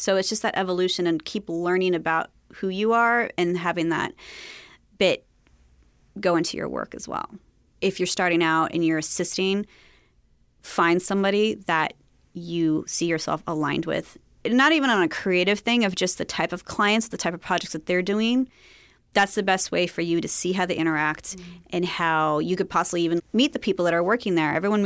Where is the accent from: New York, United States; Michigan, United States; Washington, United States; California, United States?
California, United States; Long Beach; But also where I grew up in Long Beach, it's, you know, very diverse, luckily diverse community.